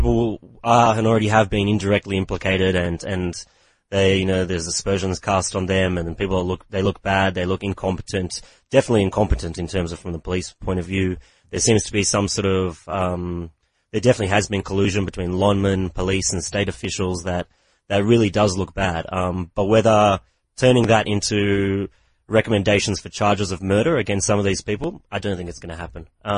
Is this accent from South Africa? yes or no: yes; South Africa; You know, I'm just a South African journalist.